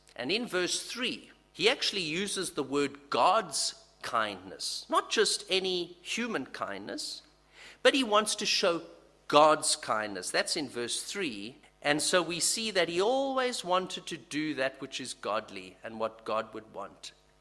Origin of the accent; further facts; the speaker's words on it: South Africa; the steaks that we would have growing up in South Africa